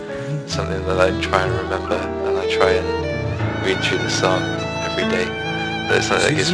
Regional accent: Cambridge, East of England, United Kingdom; I'm 21 from Cambridge in England.

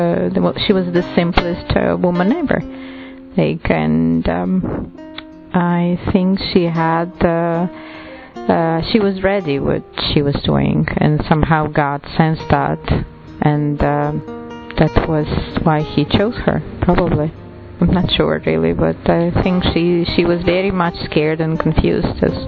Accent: Latvia; I'm from Latvia.

